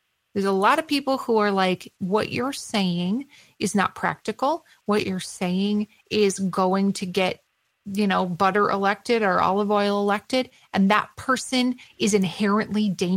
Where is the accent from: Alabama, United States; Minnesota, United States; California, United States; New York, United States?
Minnesota, United States; The same thing is true in my home state of Minnesota.